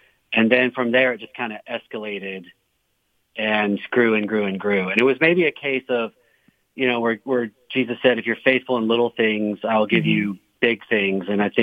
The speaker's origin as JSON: {"language": "English", "town": "Houston", "region": "Texas", "country": "United States", "tie": "born or raised there", "said": "And then I came back to finish university near my hometown in Houston."}